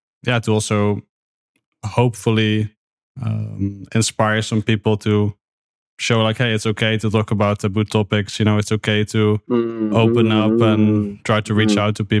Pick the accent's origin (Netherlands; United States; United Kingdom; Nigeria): Netherlands; The Netherlands as well.